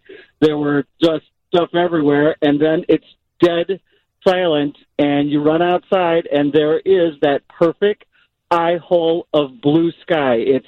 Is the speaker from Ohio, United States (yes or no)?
no; Barrington, Illinois, United States; I grew up in Barrington. It hit Barrington, jumped over, and hit Island Lake